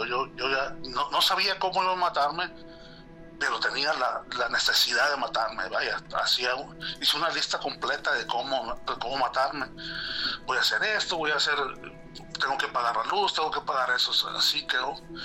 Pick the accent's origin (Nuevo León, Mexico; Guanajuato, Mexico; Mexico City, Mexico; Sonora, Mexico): Sonora, Mexico; now in Chandler, United States; soy de Sonora, pero vivo acá en Chandler, Arizona.